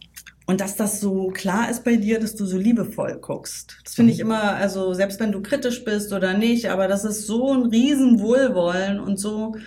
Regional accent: East Germany, Germany; Man muss ja auch sagen, ich komme aus dem Osten.

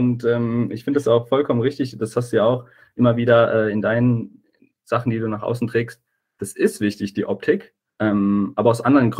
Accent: Hesse, Germany; Ich komme aus der Nähe von Gießen. Ich bin noch 24, ich werde im Juli 25

